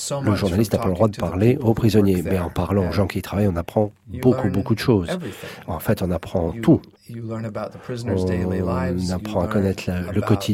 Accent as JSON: {"language": "French", "country": "United States", "said": "Donc, moi, en tant qu'Américain, je me dis que c'est un devoir pour moi d'y aller avant sa fermeture."}